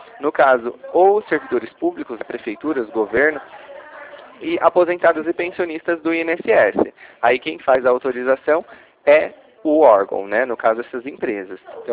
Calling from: Ribeirão Preto, São Paulo, Brazil; eu falo aqui de Ribeirão Preto, interior de São Paulo.

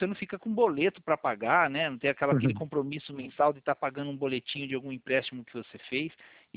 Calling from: Valinhos, São Paulo, Brazil; Eu falo de São Paulo

